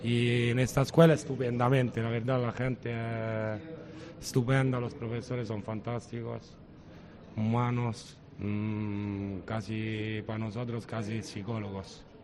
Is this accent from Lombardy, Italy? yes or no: no; Rome, Lazio, Italy; Spanish is a second language; now in Spain